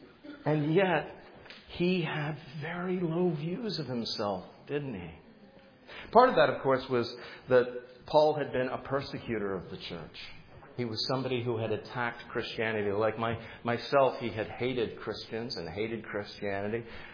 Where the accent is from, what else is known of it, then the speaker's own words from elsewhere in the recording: England, United Kingdom; born there; you all know I was born just outside of London